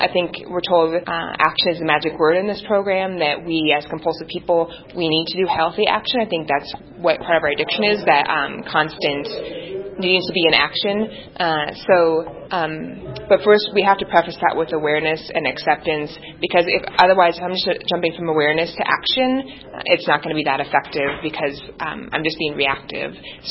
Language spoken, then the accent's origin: English; Broomfield, Colorado, United States; I'm from Broomfield, so pretty local.